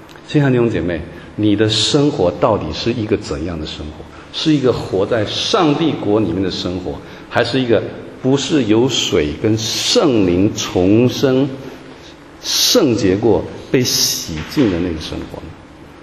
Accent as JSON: {"language": "Chinese", "country": "Taiwan", "accent": "Taiwanese Mandarin", "said": "可能因为我从台湾来啊，可能他也因为不太会讲普通话啊，所以我就用我的台湾国语跟他不太好的这个带着腔调的福州话"}